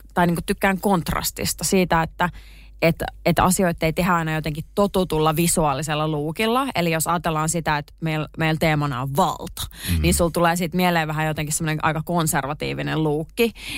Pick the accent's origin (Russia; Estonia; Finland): Finland; Vantaa, Uusimaa; mä oon niinku Vantaalta kotoisin ja siellä sitten yläasteella kun olin